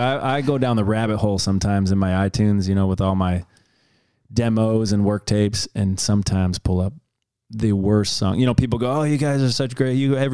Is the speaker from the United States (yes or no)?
yes; Detroit, Michigan, United States; I grew up in Detroit, so it was like we had Motown. We had great rap and hip hop. We had rock as